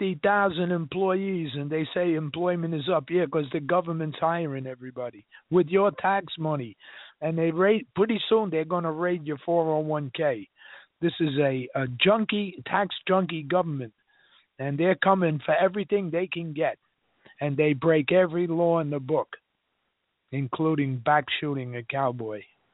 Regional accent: New York, United States; accent: New York; Of course, my New York accent scared them off.

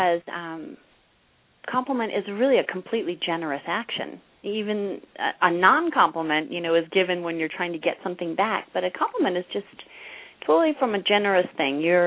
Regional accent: Chicago, Illinois, United States; now in Denver, United States; I grew up in the Chicago area, one of eight or six kids in a big family, and but I've lived in the Denver metro area about 30 years.

